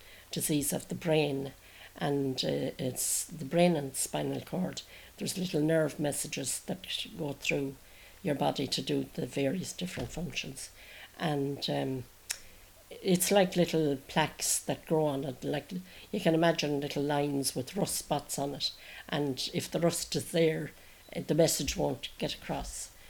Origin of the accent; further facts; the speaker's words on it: Carrick-on-Shannon, Connacht, Ireland; Well, life in Carrick and Shannon, it was very different from life at the minute now.